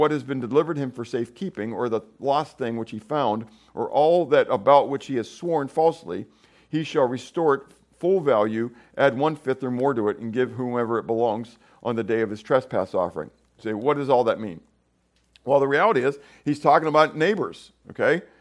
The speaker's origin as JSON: {"language": "English", "town": "Pittsburgh", "region": "Pennsylvania", "country": "United States", "said": "Now, you understand, I come from Pittsburgh and I worked in steel mills, okay?"}